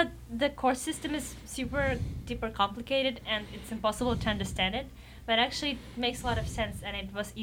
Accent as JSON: {"language": "English", "country": "Russia", "second_language": "English", "said": "I'm from Russia."}